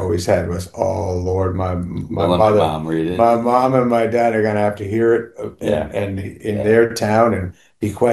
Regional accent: New Hampshire, United States; I grew up in New Hampshire with a lot of Irish kids.

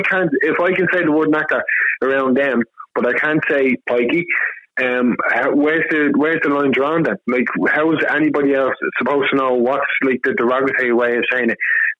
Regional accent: Ireland; I grew up in Ireland all my life, and here all my life

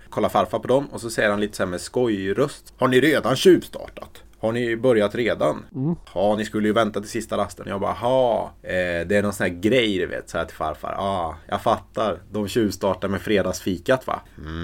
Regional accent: Värmland, Sweden; när jag var hemma i Värmland för en månad sen

